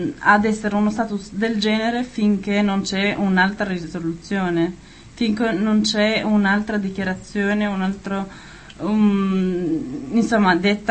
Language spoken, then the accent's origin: Italian; Albania; moved away as an adult; perché essendo un albanese cioè di nascita, comunque di origine sì, e ho vissuto lì fino a 18 anni.